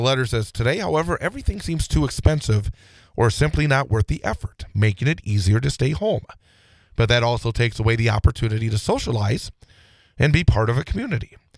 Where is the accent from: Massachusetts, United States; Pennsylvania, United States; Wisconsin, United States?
Wisconsin, United States; Rothschild; Back when I was a teen, I grew up in Rothschild, Schofield.